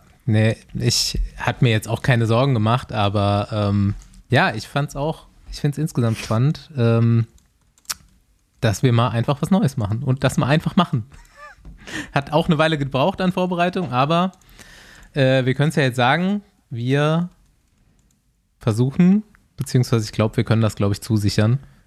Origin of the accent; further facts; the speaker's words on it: Bavaria, Germany; ich habe halt auch meine Kindheit so in Bayern verbracht